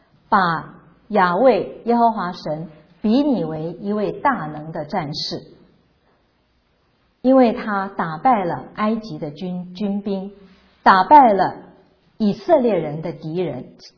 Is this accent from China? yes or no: yes; China; 所以我们中国人有一句话说无事不登三宝殿